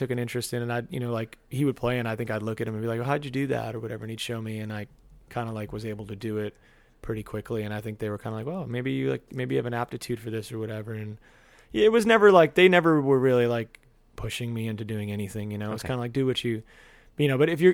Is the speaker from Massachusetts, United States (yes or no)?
yes; Andover, Massachusetts, United States; I grew up outside of Boston. Oh, yeah? In a town called Andover